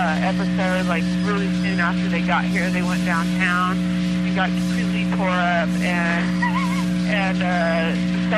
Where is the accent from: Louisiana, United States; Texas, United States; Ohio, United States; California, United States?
Texas, United States; where I grew up in West Texas, my family still lives around Midland, which is actually where the president's from.